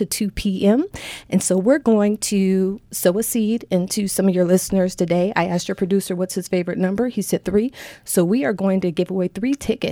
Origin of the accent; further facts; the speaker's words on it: Ohio, United States; moved away as an adult; now in Baltimore, United States; I'm born and raised in Ohio, been in Baltimore for about 14 years.